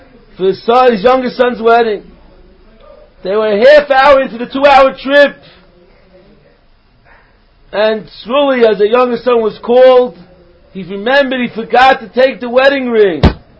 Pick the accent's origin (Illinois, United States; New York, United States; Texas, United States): New York, United States; they were going to down to my hometown, somewhere on Long Island.